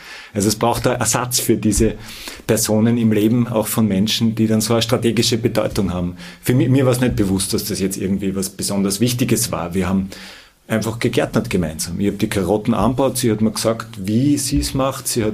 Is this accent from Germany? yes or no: no; Vienna, Austria; also born or lived in Styria; Ich bin in Wien aufgewachsen, aber halb in der Steiermark.